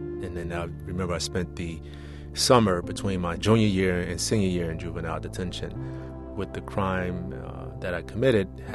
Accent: Newark, New Jersey, United States; born or raised there

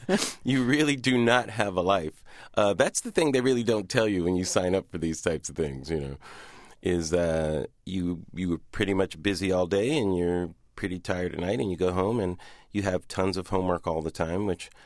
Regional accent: Pomona, California, United States; born or raised there

